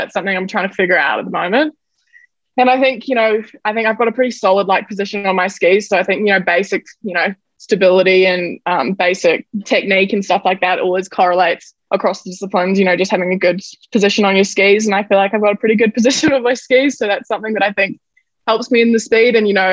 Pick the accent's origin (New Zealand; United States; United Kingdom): New Zealand; when I was growing up in New Zealand.